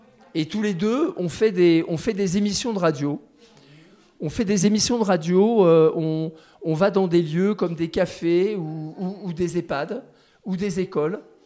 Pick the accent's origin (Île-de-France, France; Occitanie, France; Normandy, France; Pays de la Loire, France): Île-de-France, France; Le Pré-Saint-Gervais; Et nous, on vient du Pré Saint-Gervais.